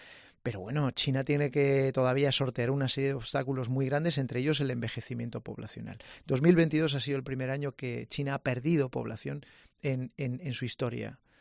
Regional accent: Reinosa, Cantabria, Spain; yo vengo de un sitio muy pequeño, en la periferia de una provincia periférica que es Cantabria. Yo vengo de Reynosa, ¿no? Ajá. Y somos 10.000 habitantes.

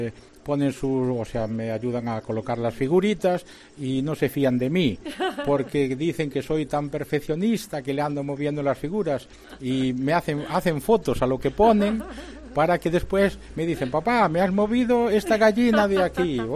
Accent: Santiago de Compostela, Galicia, Spain; hombre, soy de Santiago

